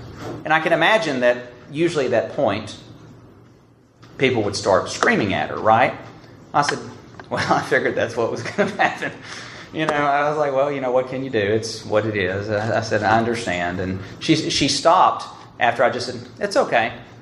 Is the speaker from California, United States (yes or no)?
no; Alabama, United States; Now, sometimes people tell me that I don't sound like I'm from Alabama